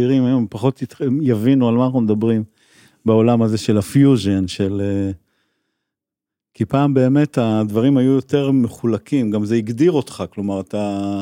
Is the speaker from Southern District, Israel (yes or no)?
yes; Ashdod, Southern District, Israel; אני גדלתי באשדוד